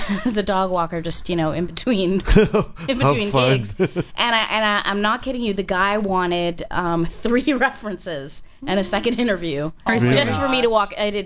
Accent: Canada; I try to be really nice a lot of the time, being Canadian

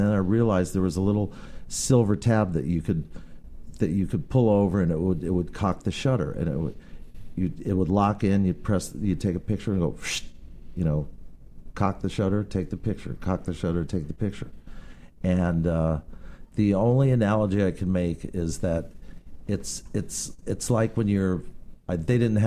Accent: Forest Hills, New York, United States; I grew up in Forest Hills, New York, in Queens

